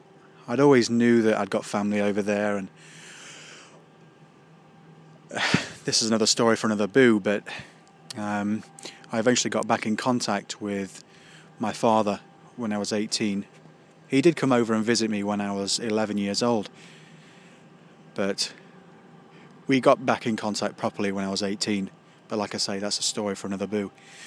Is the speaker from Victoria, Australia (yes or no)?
no; Windsor, New South Wales, Australia; born there; I was born in Australia, and it says that on my passport. I was born in a place called South Windsor, or Windsor, just outside Sydney, in the northwestern suburbs of Sydney.